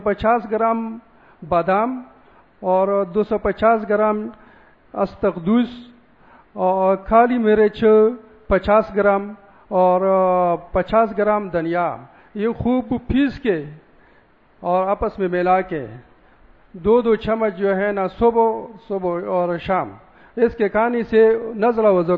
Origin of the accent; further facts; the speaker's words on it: Kohat, Khyber Pakhtunkhwa, Pakistan; میں کوہاٹ سے آیا ہوں.